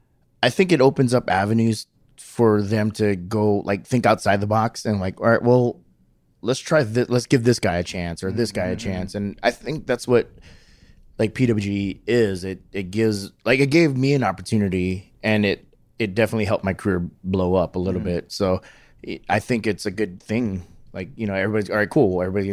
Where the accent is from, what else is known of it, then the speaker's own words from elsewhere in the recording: Hawaii, United States; So I was like, well, the funny thing is, like, I'm from Hawaii, so I'm really laid back.